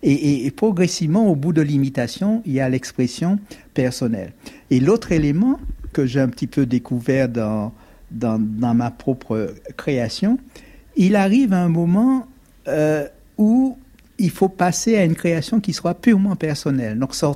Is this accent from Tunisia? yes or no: no; Fort-de-France, Martinique, France; born there; moi, je suis né dans l'univers urbain, je suis né à Fort-de-France, donc il n'y a pas de conteur.